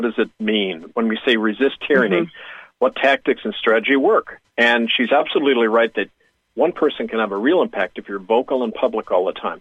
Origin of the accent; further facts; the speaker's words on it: Vancouver, British Columbia, Canada; I grew up in Kitsilano up by UBC.